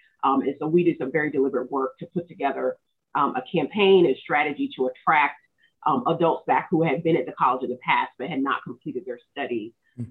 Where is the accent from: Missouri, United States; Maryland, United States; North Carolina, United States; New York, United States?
North Carolina, United States; I'm from the state, so I grew up in the Triangle area. My parents still live in the Triangle area.